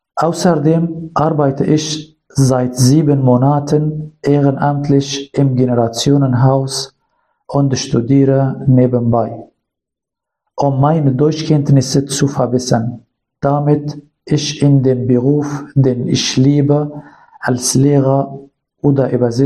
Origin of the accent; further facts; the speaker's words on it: Afrin, Aleppo Governorate, Syria; first language Kurdish; German is a second language; moved away as an adult; now in Germany; Ich komme aus Kurdistan, einem Teil Syriens. Ich wurde 1983 in der Stadt Afrin im Nordwesten Syriens geboren, in der etwa 500.000 Menschen lebten. Ich bin vor 3 Jahren nach Deutschland gekommen